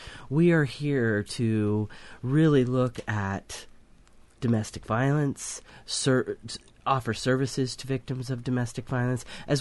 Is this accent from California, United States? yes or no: no; North Pole, Alaska, United States; Well, oddly enough, I'm from North Pole, Alaska, if you can believe that.